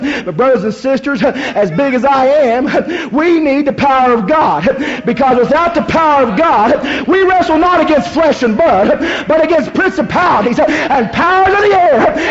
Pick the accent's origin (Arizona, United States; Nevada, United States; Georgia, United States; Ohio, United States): Ohio, United States; I always tell the story that I'm Kentucky roots, raised in Ohio. And be honest with you, I don't like to claim the Buckeye State.